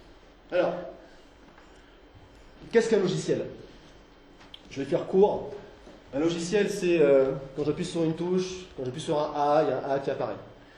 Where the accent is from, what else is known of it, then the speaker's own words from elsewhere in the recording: Toulouse, Occitanie, France; je suis toulousain encore, c'est vrai que je vais parler de Toulouse